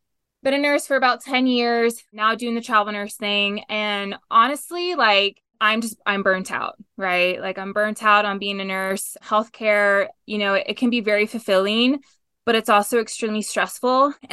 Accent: Houston, Texas, United States; No, I'm actually from Texas, Houston, Texas.

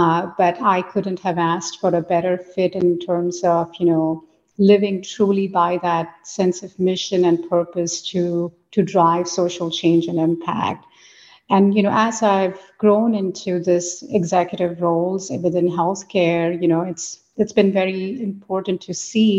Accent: India; I grew up in India. I'm a child, of the 80s.

